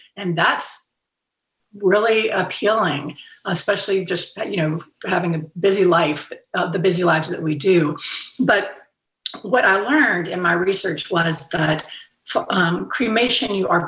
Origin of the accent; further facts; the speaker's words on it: Fairhope, Alabama, United States; I can speak for myself that I haven't been to my hometown in Fairhope, Alabama in 2 years because of the pandemic. But this year I am going back home.